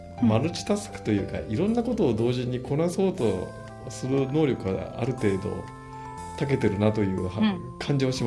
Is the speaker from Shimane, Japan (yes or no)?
yes; Shimane, Japan; うちの田舎、島根なんかもそうなんだけど、